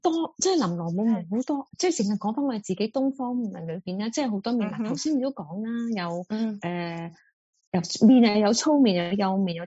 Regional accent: Guangdong, China; 如果我们广东人就喜欢，朋友饮茶都有个点心之一呢

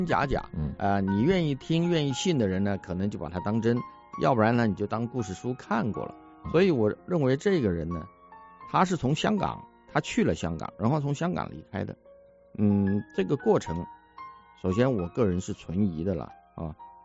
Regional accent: Taiwan; 因为我是来自于台湾，我知道台湾的选举

